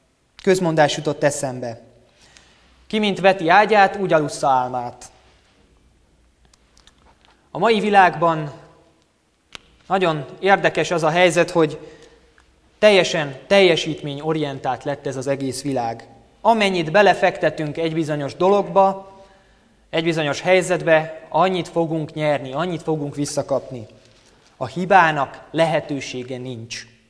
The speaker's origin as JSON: {"language": "Hungarian", "town": "Orosháza", "region": "Békés", "country": "Hungary", "said": "Orosházi vagyok, egy szintén nagy gyülekezetből érkeztem"}